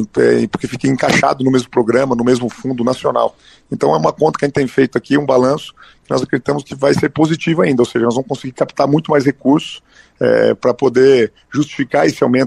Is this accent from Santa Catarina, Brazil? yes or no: no; Pato Branco, Paraná, Brazil; eu, como sou de Pato Branco, sou do Sudoeste